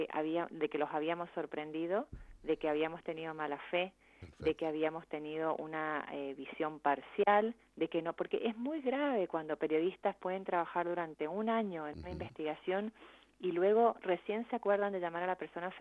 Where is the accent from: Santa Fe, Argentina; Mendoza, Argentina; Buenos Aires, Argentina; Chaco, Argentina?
Mendoza, Argentina; moved away as an adult; now in United States